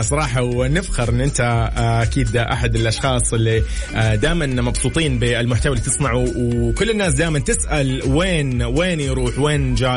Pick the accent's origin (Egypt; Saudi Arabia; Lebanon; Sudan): Saudi Arabia; اللي يتمثلنا نحن كسعوديين كابناء يعني السعوديه